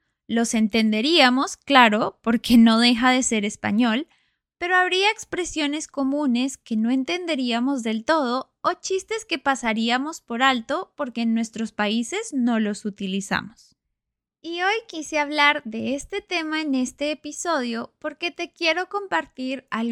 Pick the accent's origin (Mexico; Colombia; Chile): Colombia; Como ya lo sabes, yo crecí en Colombia, en Latinoamérica, y cuando uno crece siendo hispanohablante nativo